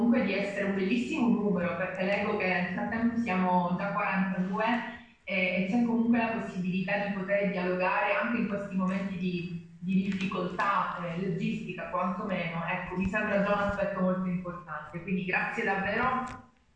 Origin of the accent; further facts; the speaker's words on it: Sicily, Italy; now in Brescia, Italy; Il mio accento vi fa chiaramente capire che io arrivo dall'altro lato dell'Italia, quindi dalla Sicilia, ormai da più di 10 anni che sono a Brescia